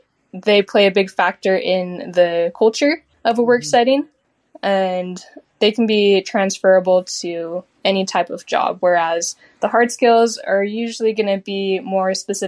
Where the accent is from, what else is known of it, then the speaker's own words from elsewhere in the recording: Utah, United States; So like I mentioned, I grew up in Utah, spent a lot of time outdoors.